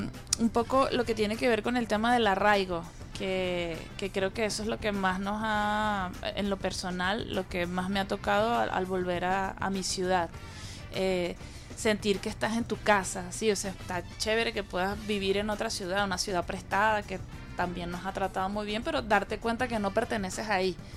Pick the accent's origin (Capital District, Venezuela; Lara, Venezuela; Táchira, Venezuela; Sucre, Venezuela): Capital District, Venezuela; Caracas; Creo que los que crecimos en Caracas, al visitar San Agustín, los que no conocen la comunidad de San Agustín se sienten identificados con muchas de las cosas que suceden ahí